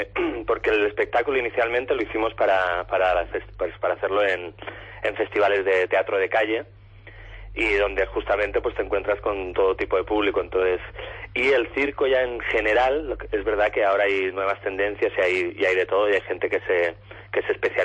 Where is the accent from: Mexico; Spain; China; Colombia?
Spain; Valladolid, Castile and León; y yo que soy de Valladolid.